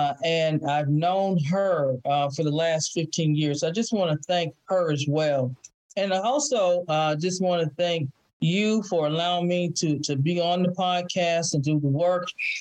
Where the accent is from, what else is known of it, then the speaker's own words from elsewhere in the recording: Valdosta, Georgia, United States; And I'm from Valdosta, Georgia, born and raised. And Valdosta, Georgia is the last stop in Georgia. It's right off of I-75.